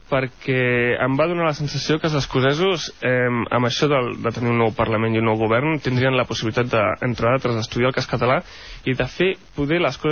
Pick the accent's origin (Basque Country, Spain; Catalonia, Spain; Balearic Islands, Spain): Catalonia, Spain; jo estic en política perquè bàsicament soc català, no?